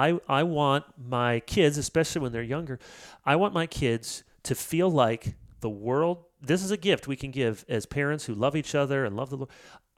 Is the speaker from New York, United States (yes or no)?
no; Grand Rapids, Michigan, United States; I grew up mostly in Grand Rapids, and everyone, we live in a bubble.